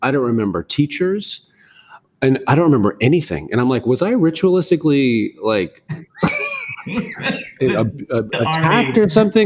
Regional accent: Tallahassee, Florida, United States; also born or lived in West Point, New York / Fairfax, Virginia / Berlin, Germany / Heidelberg, Germany; I was born in West Point, New York. And then we lived in Fairfax, Virginia. We moved to Germany and Berlin and Heidelberg. We lived all these different places. And in the 7th grade, my dad retired as a colonel. And then we retired in Tallahassee, Florida.

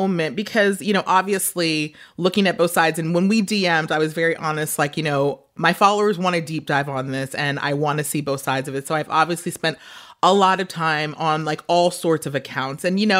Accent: New York, United States; And, you know, and look, I'm from New York.

